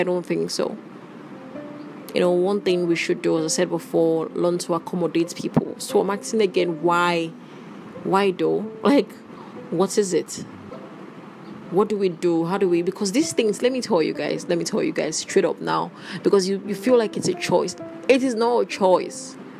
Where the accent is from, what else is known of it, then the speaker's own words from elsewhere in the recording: Nigeria; Nigerians, yeah, where I'm from, I'm a Nigerian